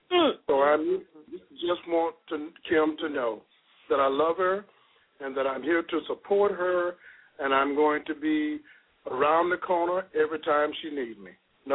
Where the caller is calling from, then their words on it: St. Cloud, Florida, United States; I'm calling from St. Cloud, Florida.